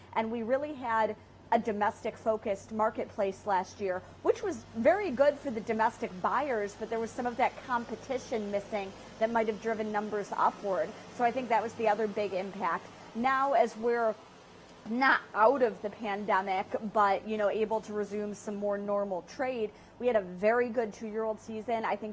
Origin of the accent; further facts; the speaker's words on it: Rochester, New York, United States; moved away as an adult; now in Lexington, United States; I went to journalism school in my hometown of Rochester, New York, with the idea that I was going to do that.